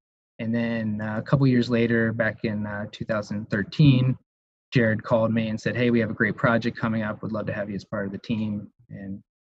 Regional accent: Ohio, United States; So I grew up in Central Ohio. My parents had a construction company as I was growing up.

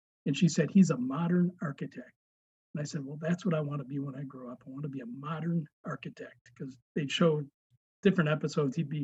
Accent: River Forest, Illinois, United States; I grew up in the Chicago suburb of River Forest, and right next to it is Oak Park. Our house was five blocks from Oak Park.

